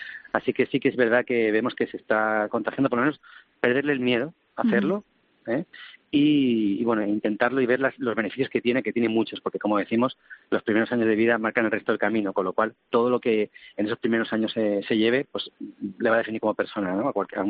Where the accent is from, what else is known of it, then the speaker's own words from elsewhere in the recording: Canary Islands, Spain; porque yo soy canario y voto en Canarias